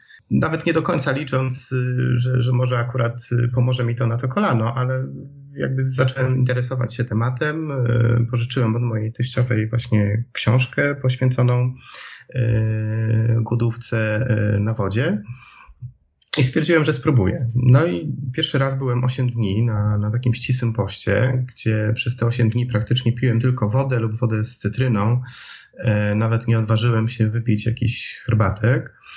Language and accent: Polish; Tricity, Pomeranian Voivodeship, Poland; Ja pochodzę z Trójmiasta, mam 34 lata, mieszkam z moją małżonką.